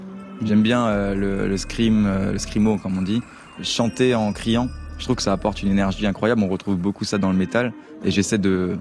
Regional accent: Sarrebourg, Grand Est, France; je pense que ça vient de chez moi à Sarrebourg. On, on parle beaucoup en gros. Alors ça va gros, etc.

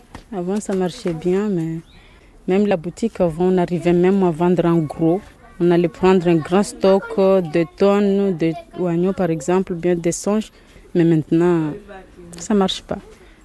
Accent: Comoros; moved away; Je suis comorienne. Ici, je suis venue en tant que réfugiée depuis 2016 que je suis ici.

